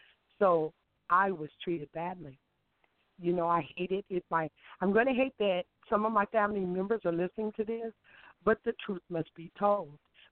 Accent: Des Moines, Iowa, United States; I actually was born and raised in Des Moines, Iowa.

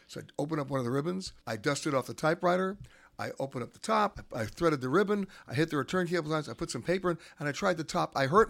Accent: Manhattan, New York, United States; I grew up in Manhattan. I went to PS6 Public School on 82nd and Madison.

